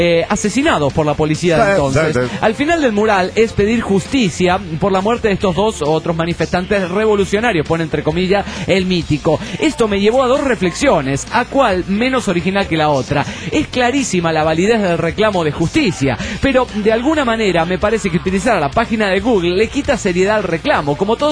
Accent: Guerrero, Mexico; de Guerrero, México.

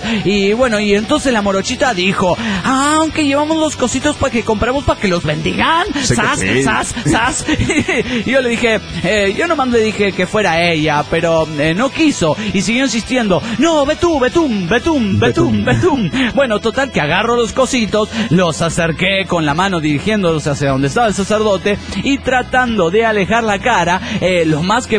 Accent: Tucumán, Argentina; de Tucumán.

